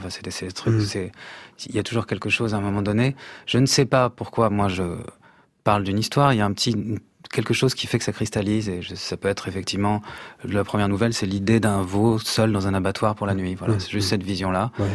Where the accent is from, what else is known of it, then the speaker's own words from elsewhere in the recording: Poland; Moi, je suis polonais.